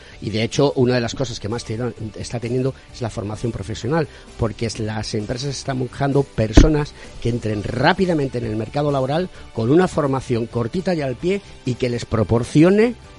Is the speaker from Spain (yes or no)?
yes; Spain; No sé si somos la cuarta o quinta economía de la Unión Europea, no tengo el dato exacto, pero por ahí rondaremos.